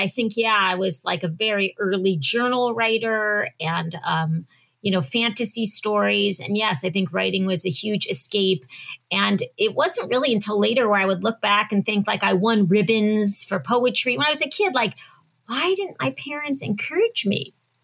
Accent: Florida, United States; also born or lived in Cincinnati, Ohio; Well, I grew up part of the time in Cincinnati. I lived in Cincinnati until I was 10. And then I grew up in Florida.

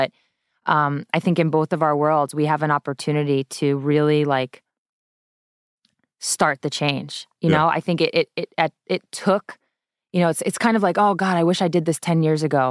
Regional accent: New York, United States; I'm from Long Island.

